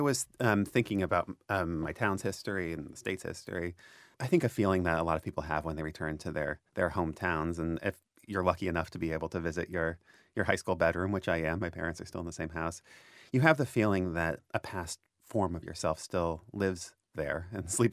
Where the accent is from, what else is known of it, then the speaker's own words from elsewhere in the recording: Plano, Texas, United States; I grew up in Plano, Texas, in the late 90s. It had been a smaller town, and it was in the process of becoming part of the exurbs of Dallas.